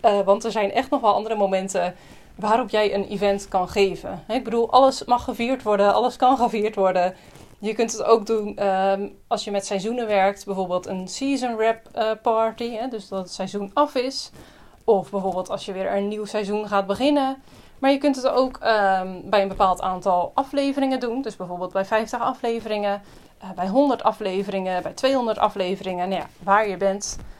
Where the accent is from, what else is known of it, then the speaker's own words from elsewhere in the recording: Netherlands; En ik denk dat dat komt omdat wij als Nederlanders vrij bescheiden zijn.